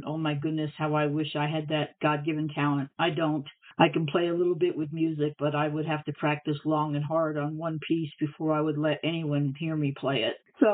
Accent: Long Island, New York, United States; growing up on Long Island like I did, we lived about 50 miles out of the city, and I want to say I went to the city maybe 4 times in all of the 20 years I lived there.

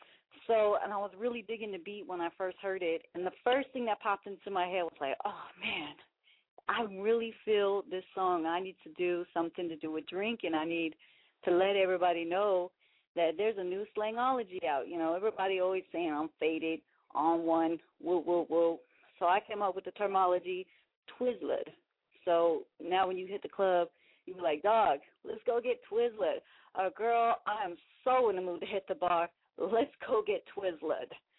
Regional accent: California, United States; now in Sacramento, United States; I'm originally from the Bay Area. I'm holding it down here in the 916, representing for all of Cali.

